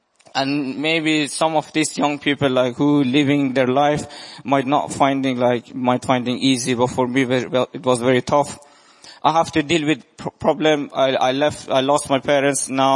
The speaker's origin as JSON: {"language": "English", "country": "Iran", "second_language": "English", "said": "I'm from Iran."}